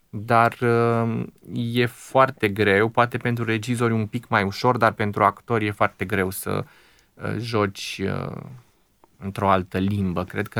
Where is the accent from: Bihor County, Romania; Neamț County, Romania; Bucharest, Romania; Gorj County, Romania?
Gorj County, Romania; Novaci; Sunt jumătate oltean, tata e din Bistrița Năsăud, dar am copilărit la Novaci și atunci e foarte în mine zona aceea și limba și ritmul și nebunia oltenească.